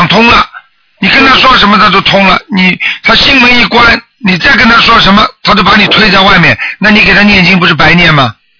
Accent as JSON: {"language": "Chinese", "country": "China", "said": "我们中国人有句话，对不对啊？"}